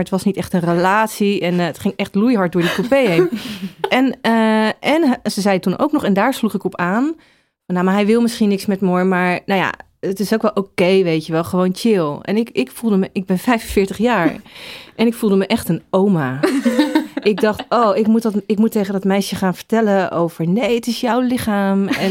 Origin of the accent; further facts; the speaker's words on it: The Hague, South Holland, Netherlands; ik kom uit Den Haag